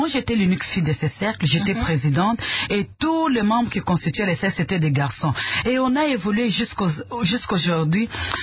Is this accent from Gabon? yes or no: no; Kasenga, Katanga, DR Congo; born there; Je suis originaire du Katanga, dans le district du Lualaba, territoire de Sandoa. J'ai vu le jour au Katanga, mais ce n'est pas chez moi dans le district. Mon père était assistant médical à l'époque. Il œuvrait dans le territoire de Kasenga. Et c'est là que j'avais vu jour. Donc, je suis née à Kasenga.